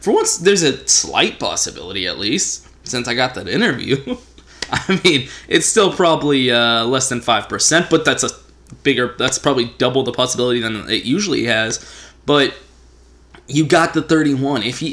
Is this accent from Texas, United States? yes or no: yes; Texas, United States; I'm a Texan, so we're just not good with cold.